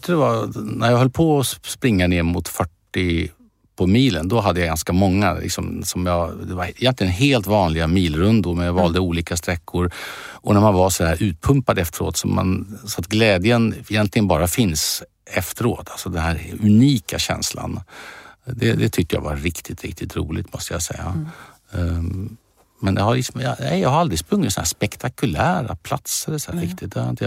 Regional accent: Strängnäs, Södermanland, Sweden; Det märker ju hemma i Stängnes

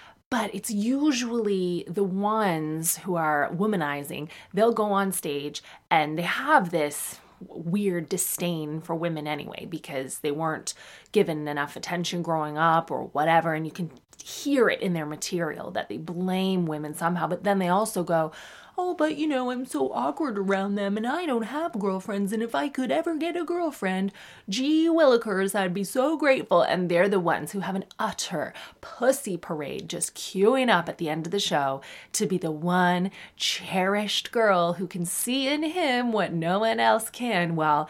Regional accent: Sarnia, Ontario, Canada; I did know this person, not very well, because I'm also famously from Sarnia.

